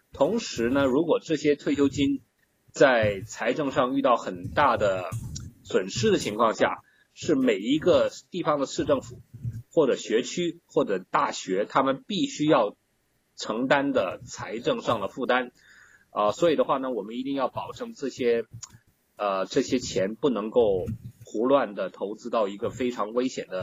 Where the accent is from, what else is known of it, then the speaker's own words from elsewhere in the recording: China; now in United States; 我们来自中国的美国人